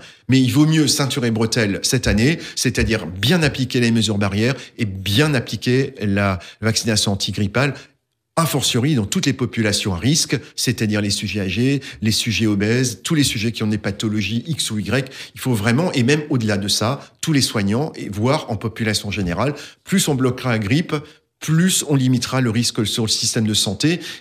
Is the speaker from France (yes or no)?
yes; Grand Est, France; en tout cas chez nous en Alsace, hein, plus qu'ailleurs